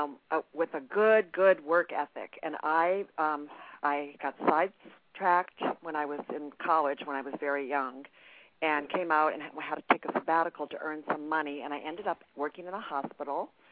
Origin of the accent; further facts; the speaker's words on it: New York, United States; I'm from New York, so I'm talking so fast.